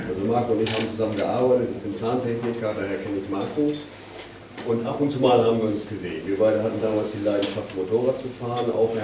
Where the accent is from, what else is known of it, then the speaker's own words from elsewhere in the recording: Solnhofen, Bavaria, Germany; ich komme aus Solnhöfe, ich lebe auf so einem Bauernhof